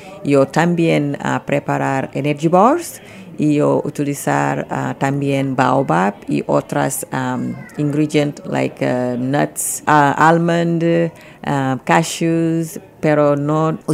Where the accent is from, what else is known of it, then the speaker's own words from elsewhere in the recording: Senegal; Spanish is a second language; Yo soy de Senegal.